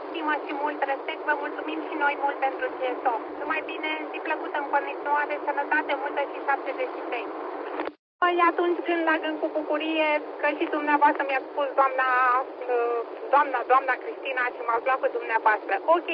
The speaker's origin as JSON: {"language": "Romanian", "town": "Pitești", "region": "Argeș", "country": "Romania", "said": "Noi suntem din Pitești, QTH-ul de bază și ne întoar"}